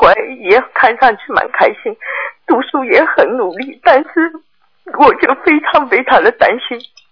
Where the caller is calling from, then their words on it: Melbourne, Victoria, Australia; 我是墨尔本的。